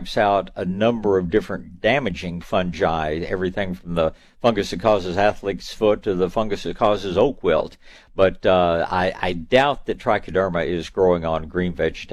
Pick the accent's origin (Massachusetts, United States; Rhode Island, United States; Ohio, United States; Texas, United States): Texas, United States; Dallas; used to see a lot of them growing up in the Dallas area when I was going to school up in that part of the world.